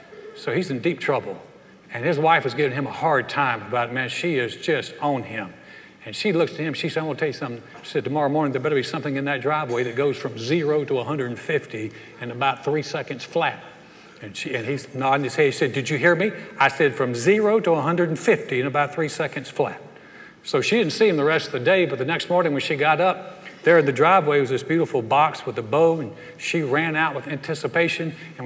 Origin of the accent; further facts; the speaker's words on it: North Carolina, United States; also born or lived in New York; I was actually born right outside of New York City, but then my parents realized the error of their ways and got back to Georgia as quick as possible, and I was raised in North Carolina.